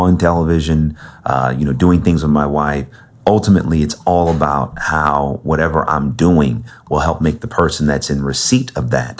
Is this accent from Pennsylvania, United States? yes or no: no; California, United States; Because, you know, growing up, I grew up in the Bay Area.